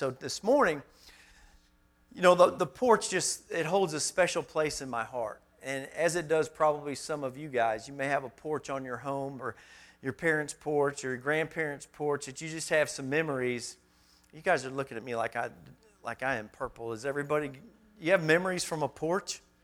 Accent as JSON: {"language": "English", "town": "South Bend", "region": "Indiana", "country": "United States", "tie": "born or raised there", "lives_now": "Little Rock, United States", "said": "when I was a boy growing up in South Bend, go Irish, and then I actually moved to Little Rock, Arkansas, and moved and started living with my mother."}